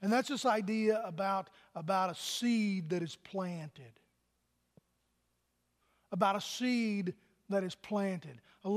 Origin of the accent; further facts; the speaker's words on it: St. Charles, Virginia, United States; I was telling him about where I was raised in Virginia, in St. Charles, Virginia.